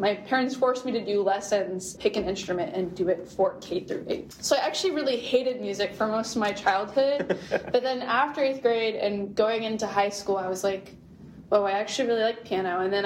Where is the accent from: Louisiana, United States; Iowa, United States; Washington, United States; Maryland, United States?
Washington, United States; Seattle; now in Portland, United States; I'm originally from Seattle and I really wanted to no longer live in Seattle, just as some negative experiences over there.